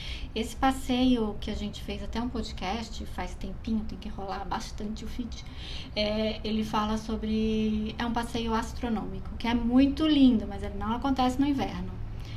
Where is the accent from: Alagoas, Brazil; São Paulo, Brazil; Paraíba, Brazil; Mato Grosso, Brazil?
São Paulo, Brazil; Tanto eu como a André, a gente é aqui de São Paulo